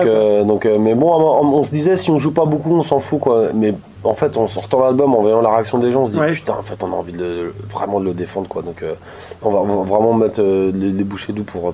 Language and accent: French; Île-de-France, France; je suis parisien, même si j'ai jamais vécu à Paris intramuros, moi j'ai toujours été en banlieue.